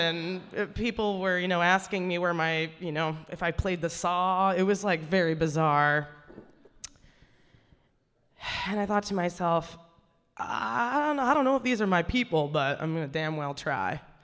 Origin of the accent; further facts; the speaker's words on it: New Hampshire, United States; Like, I'm from New Hampshire. I'm from the Northeast.